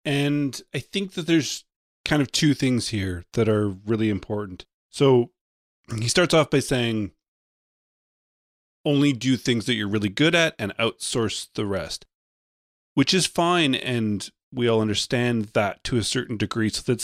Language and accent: English; Canada; I'm Canadian.